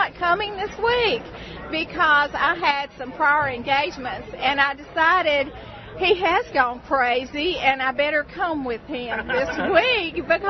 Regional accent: Yazoo City, Mississippi, United States; is actually the pit master for Ubon's Barbecue, and we are from Yazoo City, Mississippi.

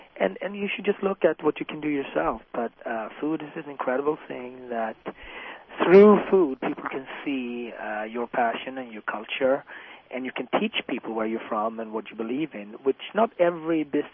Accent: Ethiopia; I'm from Ethiopia.

